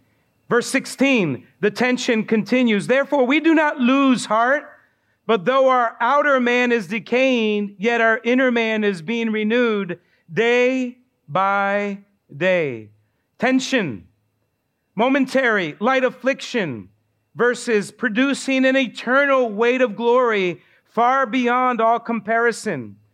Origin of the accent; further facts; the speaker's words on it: Baltimore, Maryland, United States; By the way, I don't know if we said, but we're from Baltimore. That's where we live when we're in the States.